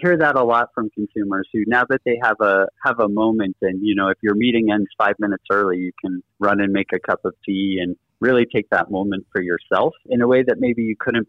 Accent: Northeast, United States; growing up in the Northeast, it was common to come in from an afternoon of sledding and have a hot cup of tea.

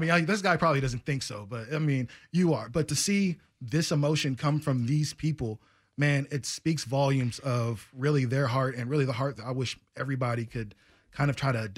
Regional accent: Portland, Oregon, United States; also born or lived in Las Vegas; I'm from Portland. I spent most of my life here from outside of some college and living in Las Vegas and stuff like that. This is my city.

